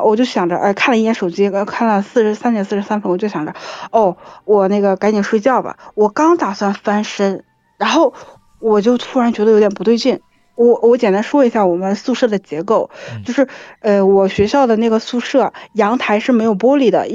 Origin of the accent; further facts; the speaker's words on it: North China, China; also born or lived in Guangxi; 我是北方人，我的大学是在南方，就是广西那边上的。